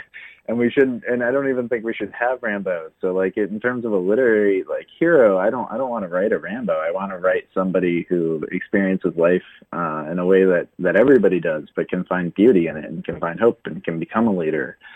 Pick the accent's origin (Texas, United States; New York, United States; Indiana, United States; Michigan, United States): Michigan, United States; Flint; also born or lived in Chicago / St. Louis; I came from Flint and I saw this really powerful, like, collapse of a city. And, you know, as I've traveled around, I've lived in Chicago and I've lived in St. Louis and quite a few places at this point